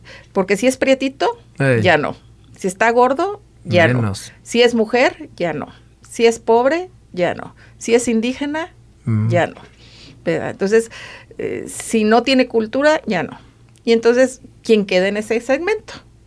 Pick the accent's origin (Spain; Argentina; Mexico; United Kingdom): Mexico; somos todos mexicanos